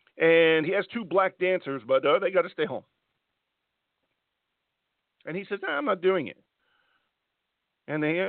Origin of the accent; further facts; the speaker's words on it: Ireland; And I'm telling you, as an Irishman